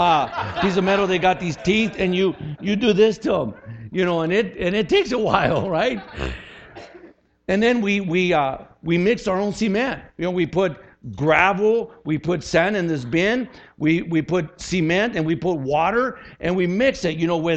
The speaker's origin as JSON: {"language": "English", "region": "Texas", "country": "United States", "tie": "born there", "said": "There's not as good as the Cowboys, but you know, I was born in Texas. It's in my blood."}